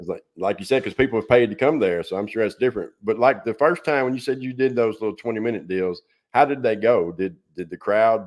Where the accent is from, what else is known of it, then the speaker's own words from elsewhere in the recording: Tennessee, United States; You know, I'm from Tennessee, so I can relate to those kind of people.